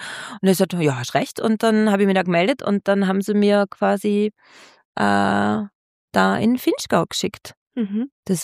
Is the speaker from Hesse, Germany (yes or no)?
yes; Hesse, Germany; moved away; Ich komme aus dem Rheingau.